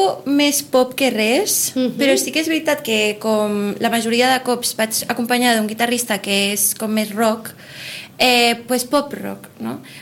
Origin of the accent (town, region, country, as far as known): Sitges, Catalonia, Spain; born or raised there; also born or lived in Barcelona